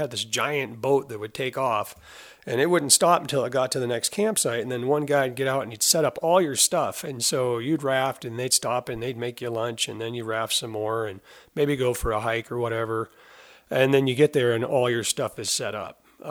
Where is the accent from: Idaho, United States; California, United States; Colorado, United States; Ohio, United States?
Idaho, United States; Sandpoint; I'm from Sandpoint and kind of like ho-hum, whatever. I live in a beautiful place.